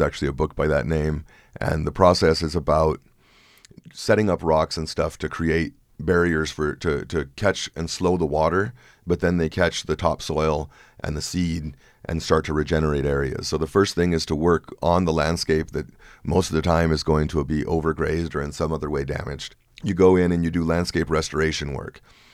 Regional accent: Juarez, Chihuahua, Mexico; first language Spanish; English is a second language; also born or lived in New Mexico / El Paso; I grew up on both sides of it. Spanish was my first language. My mom's from the mountains of Chihuahua. And so I grew up a lot in Juarez, Mexico, and in New Mexico and in El Paso.

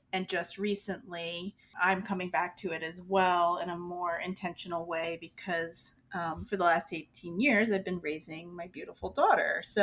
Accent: New York City, New York, United States; born there; also born or lived in East Coast / Bay Area; now in Tucson, United States; I was born in New York City and I lived in the East Coast for a while. I lived in the Bay Area for a while and ended up here in, I guess, the early 2000s

